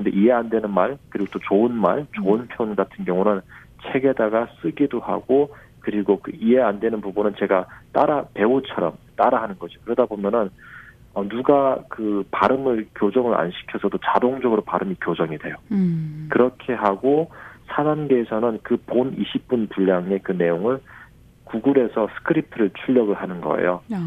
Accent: North Korea; now in South Korea; 완전한 북한 사람이고 난 완전한 한국 사람이구나. 이 두 정체성을 합치면은 뭐가 되지라고 고민했을 때 그때 제가 찾은 정체성이 바로 한반도인이라는 정체성이었어요.

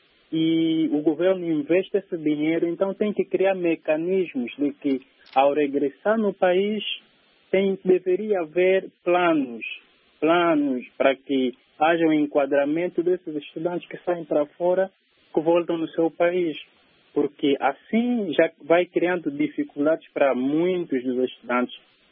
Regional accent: Cabinda, Angola; eu sou de Cabinda, natural de Cabinda.

